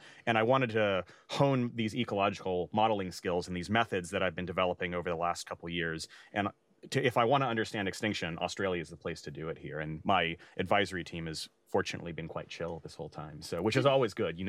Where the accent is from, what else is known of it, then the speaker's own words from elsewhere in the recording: Fairbanks, Alaska, United States; So I'm originally from Fairbanks, Alaska, which is in the middle of Alaska. So I was, you know, had passion about growing up in the Arctic in general, but we were pretty far from the ocean.